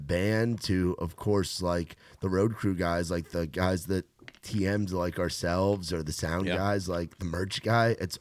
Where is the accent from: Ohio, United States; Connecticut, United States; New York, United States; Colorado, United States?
New York, United States; it reminds me of that feeling, like, growing up in New York, where there is just this energy and just this excitement